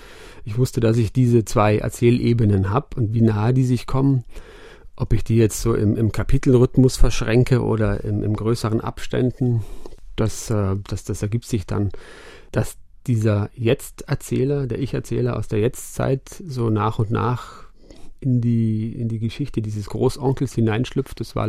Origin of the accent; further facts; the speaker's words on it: Bavaria, Germany; Na, jetzt bin ich eigentlich schon ziemlich lange in München und vorher war ich im Vorort von München quasi aufgewachsen.